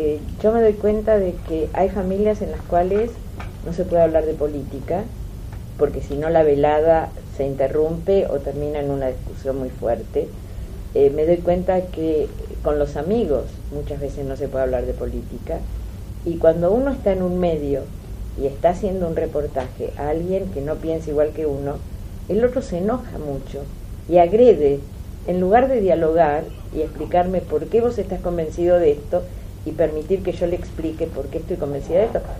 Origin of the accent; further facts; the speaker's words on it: Argentina; Eso es lo que me preocupa porque soy argentina, quiero a mi país